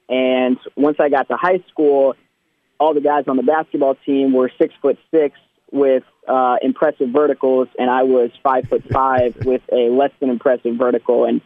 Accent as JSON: {"language": "English", "town": "Indianapolis", "region": "Indiana", "country": "United States", "said": "I'm from Indianapolis. I was just telling Caleb off the air. I'm from the east side of Indianapolis, so I went to Warren Central High School."}